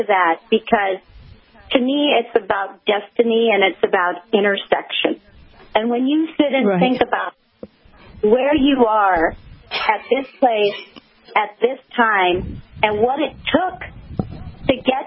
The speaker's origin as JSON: {"language": "English", "country": "Myanmar", "tie": "born or raised there", "said": "Yes, I was born in Burma. I'm Burmese. My parents are Burmese, both my parents. All four of my grandparents are Burmese."}